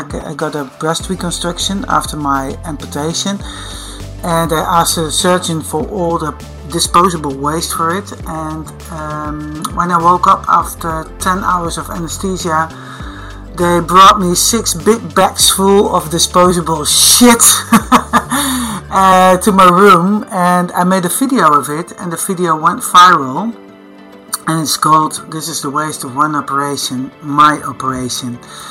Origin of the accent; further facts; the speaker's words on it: Netherlands; English is a second language; from Holland